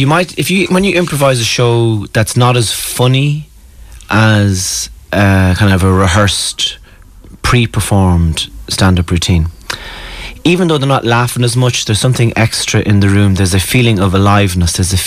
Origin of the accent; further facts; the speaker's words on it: Galway, Connacht, Ireland; So it doesn't feel like I'm performing in my hometown.